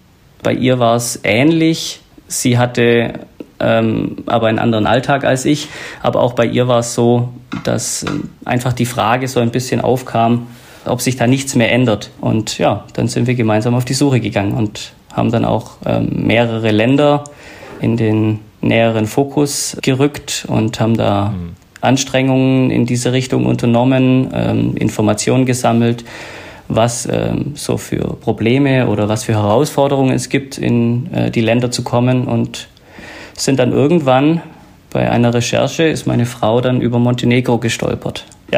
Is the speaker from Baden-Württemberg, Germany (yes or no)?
yes; Baden-Württemberg, Germany; Wir sind aus der Nähe von Ulm. Auch da ist es wunderschön, ja.